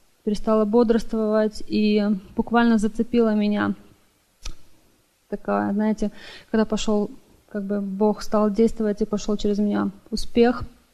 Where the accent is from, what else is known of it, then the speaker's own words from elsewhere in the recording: Vancouver, British Columbia, Canada; я из Ванкувера.